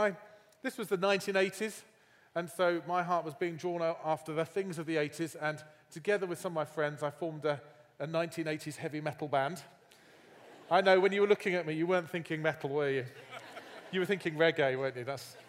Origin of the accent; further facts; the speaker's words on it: England, United Kingdom; now in Fort Wayne, United States; usually when I get introduced as English, people mention Downton Abbey